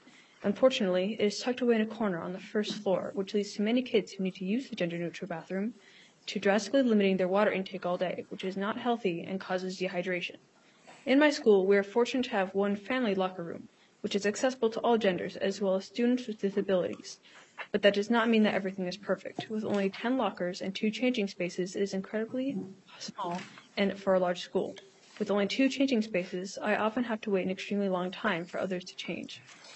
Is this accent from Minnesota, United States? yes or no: yes; Duluth, Minnesota, United States; from Duluth. I attend Duluth Public Schools.